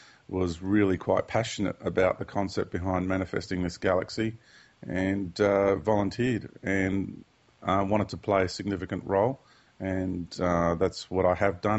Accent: Sydney, New South Wales, Australia; I was born in Sydney and Australia, and just went to school and did all the usual things that kids do.

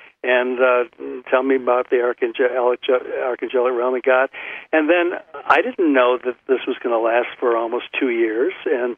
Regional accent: Buffalo, New York, United States; now in Hoboken, United States; I grew up in Buffalo, New York, and I always tell people that I was emotionally scarred by winter.

